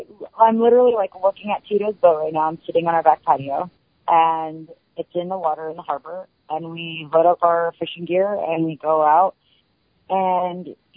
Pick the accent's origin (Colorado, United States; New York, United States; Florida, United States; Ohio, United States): Colorado, United States; Denver; also born or lived in Las Vegas; I grew up in Denver, and I moved straight right after high school to Las Vegas, and I lived there for 17 years